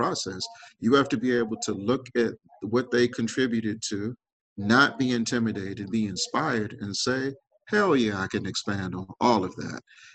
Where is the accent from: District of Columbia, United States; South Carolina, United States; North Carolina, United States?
District of Columbia, United States; Washington; And so I grew up in Northwest DC. So I grew up at the height of the crack at PCP cocaine era.